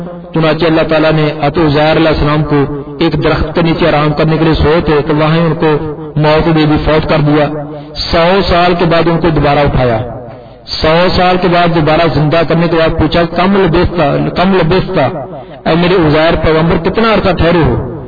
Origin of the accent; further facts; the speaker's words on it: Renala Khurd, Punjab, Pakistan; گاؤں جو ہے یہ ضلع اوکاڑا کے قریب ہی رنالا خرد، وہاں گاؤں ہے چک 21L، تو وہاں ہی میری پیدائش ہے اور ابتدائی تعلیم بھی وہاں ہے۔ اب بھائی طور پر میں بریلوی خاندان سے تعلق رکھتا تھا